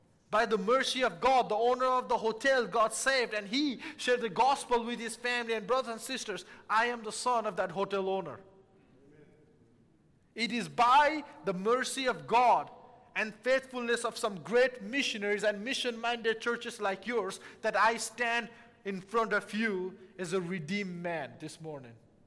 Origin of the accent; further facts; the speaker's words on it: Nepal; I was born and raised in Nepal